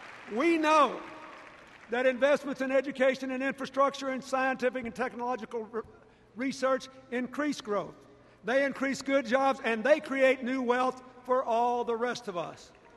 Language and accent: English; Arkansas, United States; President Eisenhower sent federal troops to my home state to integrate Little Rock Central High School.